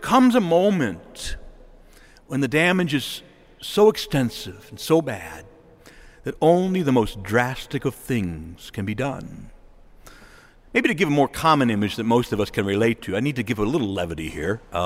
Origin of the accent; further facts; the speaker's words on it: United States; I speak to you, first of all, as a Christian and a Catholic, but I also speak to you as an American. And I love our country.